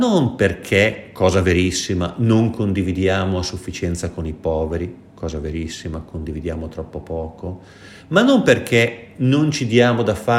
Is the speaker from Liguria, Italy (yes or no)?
no; Milan, Lombardy, Italy; come milanesi del 2021